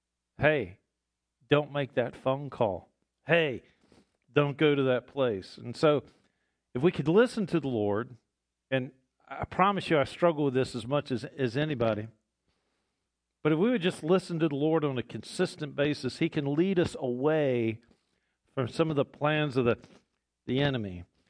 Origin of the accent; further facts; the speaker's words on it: the South, United States; Because, you know, we're from the South, right? And in the South, we got French porch talk.